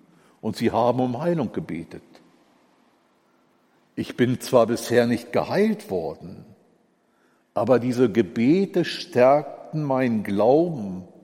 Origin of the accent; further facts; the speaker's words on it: Lower Saxony, Germany; Ich komme eigentlich so aus der Gegend um Hannover herum.